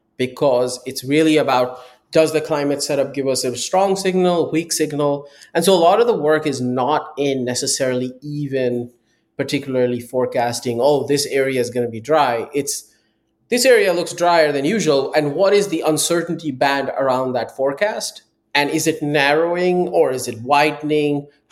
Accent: Somerville, Massachusetts, United States; I grew up right outside Boston in Somerville.

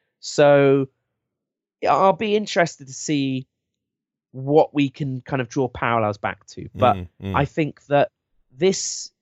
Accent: England, United Kingdom; accent: English; Because I'm English.

